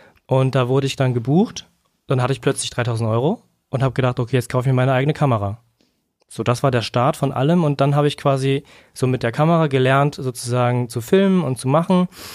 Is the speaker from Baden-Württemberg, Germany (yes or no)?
no; North Rhine-Westphalia, Germany; ich komme halt aus NRW